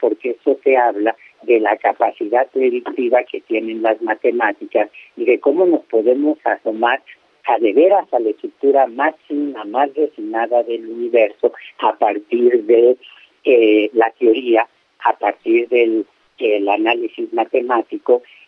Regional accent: Tijuana, Baja California, Mexico; born there; se supone que nací en Tijuana

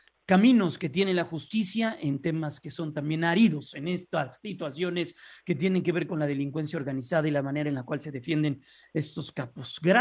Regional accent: Mexico; esa virtud que tenemos como ciudadanos mexicanos.

